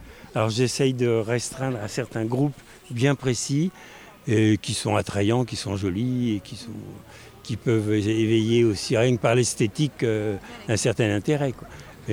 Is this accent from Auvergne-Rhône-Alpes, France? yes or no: no; Paris, Île-de-France, France; also born or lived in Brittany; je suis parisien, mais je me rends compte que j'ai vécu plus en Bretagne qu'à Paris, donc je suis presque accepté maintenant en Bretagne depuis 40 ans que j'y suis.